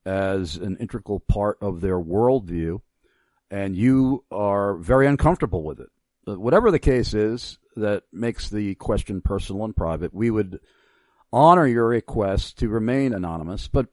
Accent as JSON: {"language": "English", "region": "New York", "country": "United States", "said": "Yeah, I'm from Long Island, New York, and there were quite a number of towns that still have Native American names."}